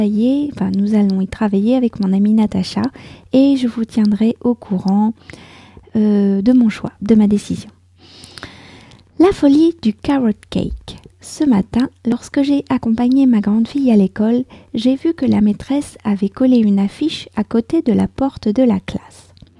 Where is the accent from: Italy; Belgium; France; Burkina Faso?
France; je suis française, j'habite près de Paris